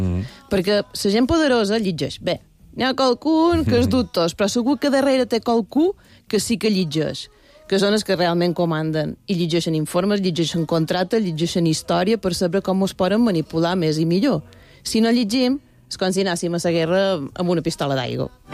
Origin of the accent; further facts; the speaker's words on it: Felanitx, Balearic Islands, Spain; el meu poble és famosa, per la ironia falenitxera